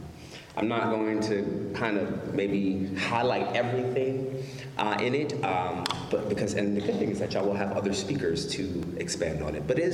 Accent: East Coast, United States; I'm from the East Coast, so anything mid-Atlantic, New York to Baltimore, I'm kind of very familiar with.

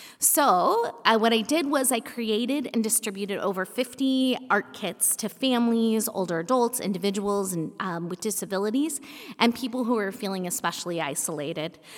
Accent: Kansas, United States; I grew up in Kansas, and so I've connected with friends in Kansas, and I've connected with friends from Milwaukee that I went to college

